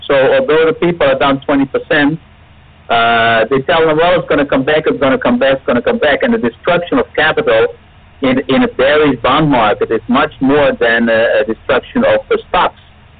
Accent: Amsterdam, North Holland, Netherlands; English is a second language; if you take a look at the bond market in Europe, you know I'm from Amsterdam

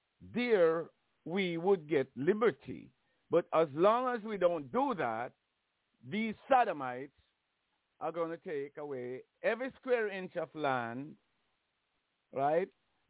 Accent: Jamaica; You know, it's simply like in the West Indies. I come from Jamaica.

